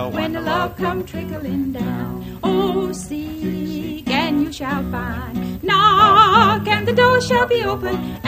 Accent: Columbus, Georgia, United States; Columbus, Georgia, my hometown, the place where I grew up.

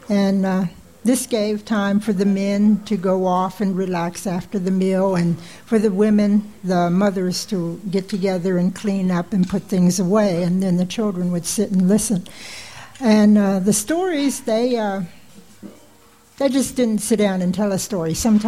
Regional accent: Hollywood, Florida, United States; I'm a Seminole from Hollywood, Florida. I come from the Panther Clan.

